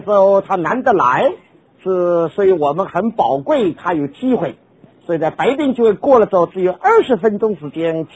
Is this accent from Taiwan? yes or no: no; China; 我们中国人呢，这个整个中华民族给差不多三个字害了太多了。